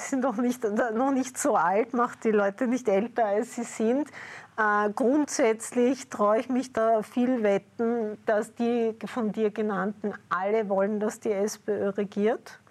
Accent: Vienna, Austria; ich wohne nun mal in Wien und ich bin Wienerin

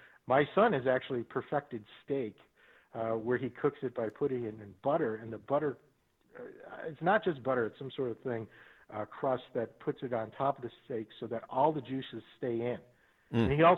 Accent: Buffalo, New York, United States; born there; And I was born in Buffalo, New York.

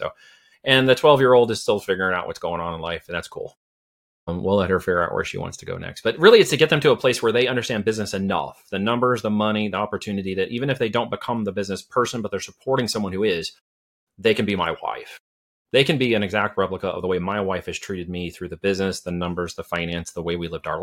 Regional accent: Oregon, United States; I grew up on the West Coast, actually in Oregon, and I thought winters were tough when we went to the mountains at 7,000 feet

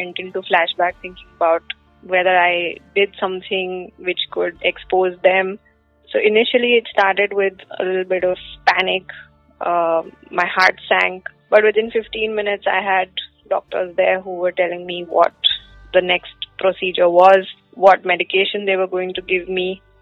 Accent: Ahmedabad, Gujarat, India; English is a second language; I'm 34 years old. I'm from Ahmedabad. My sister Subhriti and I run a French patisserie in Ahmedabad

